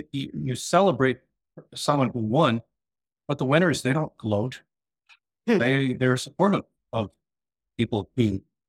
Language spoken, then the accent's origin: English; Minnesota, United States; I grew up in Minnesota. That's where my family is.